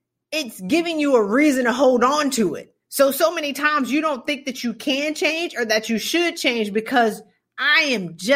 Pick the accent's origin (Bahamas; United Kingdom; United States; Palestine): Bahamas; I mean, I'm from the Bahamas.